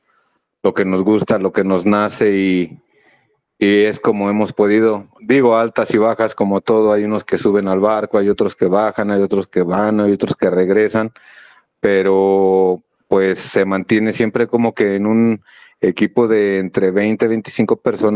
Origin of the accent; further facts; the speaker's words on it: Mexico; Sí, ¿qué crees que la mayoría sí somos de aquí de México?